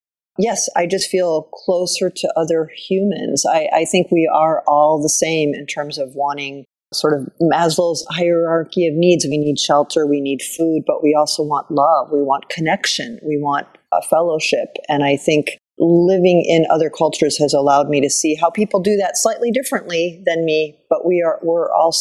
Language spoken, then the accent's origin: English; Illinois, United States; I grew up outside of Chicago, and I do love Chicago and the States